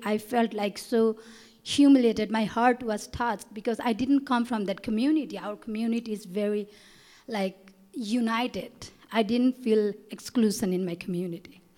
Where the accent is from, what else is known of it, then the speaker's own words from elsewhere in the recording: Nepal; my background is I'm from Nepal, and I did my bachelor's in English, and I was an elementary school teacher back in my country.